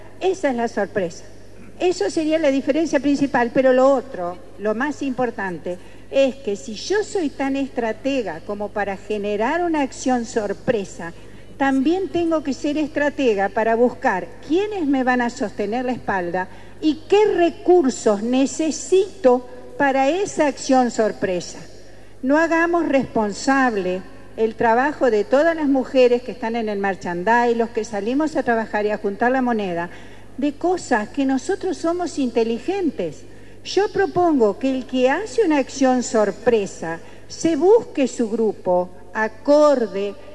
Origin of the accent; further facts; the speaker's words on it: Gualeguaychú, Entre Ríos, Argentina; Y los que quedamos pegados en el secreto somos todos los de Gualeguaychú.